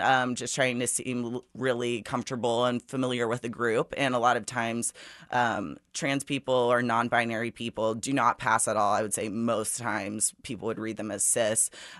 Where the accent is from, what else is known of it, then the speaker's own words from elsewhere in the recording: Liberty, Missouri, United States; So Liberty, as I said, it's gone through a huge shift in just like being very rural and farming oriented. When I grew up there, most neighborhoods not being there